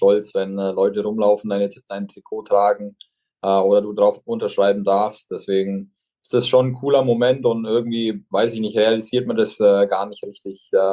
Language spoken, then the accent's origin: German; Bamberg, Bavaria, Germany; Der ist auch gebürtiger Bamberger und ist in Bamberg genauso das Konzept durchlaufen wie ich.